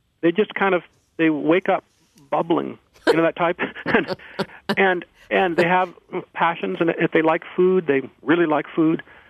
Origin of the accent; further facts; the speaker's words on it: Ann Arbor, Michigan, United States; I'm from Ann Arbor, Michigan.